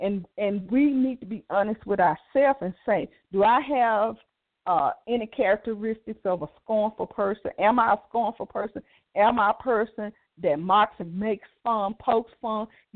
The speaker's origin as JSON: {"language": "English", "town": "Dallas", "region": "Texas", "country": "United States", "said": "from Dallas, Texas."}